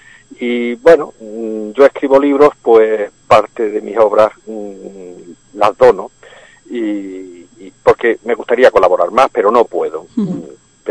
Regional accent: Jaén, Andalusia, Spain; somos de Jaén, y entonces en nuestras obras siempre hay alguna referencia a Jaén

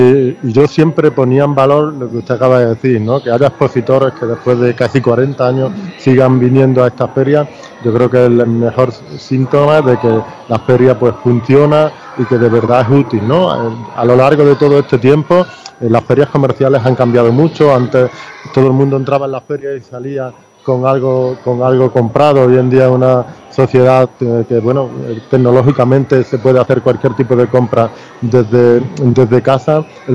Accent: Pozoblanco, Andalusia, Spain; Al igual que yo, somos los dos de Pozo Blanco, así bueno, que estamos los del norte aquí acompañando a los vecinos del sur.

